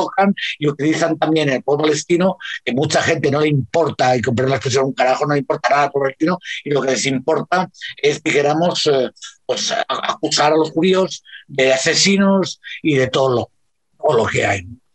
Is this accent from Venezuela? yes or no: no; Spain; cuando somos españoles y vivimos aquí.